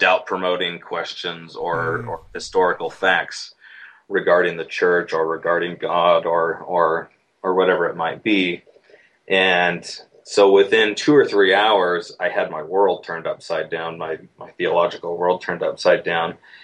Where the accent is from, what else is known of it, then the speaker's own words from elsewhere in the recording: Syracuse, New York, United States; So I grew up there in Syracuse. I went on a mission. I got married, and I continued going to school. We had two kids and went to graduate school in Iowa.